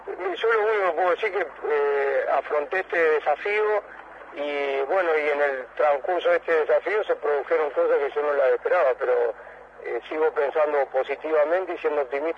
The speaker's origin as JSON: {"language": "Spanish", "town": "Rosario", "region": "Santa Fe", "country": "Argentina", "said": "si yo fuese un técnico que soy afuera de Rosario, tal vez podría estar más atraído de todo lo que pasa en la ciudad, pero al ser de la ciudad es muy difícil atraerse."}